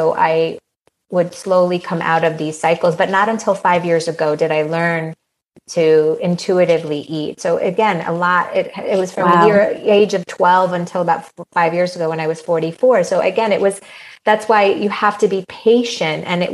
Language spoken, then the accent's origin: English; Iran; I'm from Iran, I'm Persian.